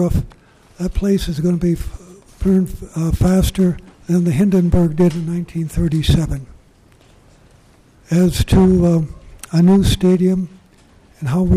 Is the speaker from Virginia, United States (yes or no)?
no; Minneapolis, Minnesota, United States; I'm from Minneapolis.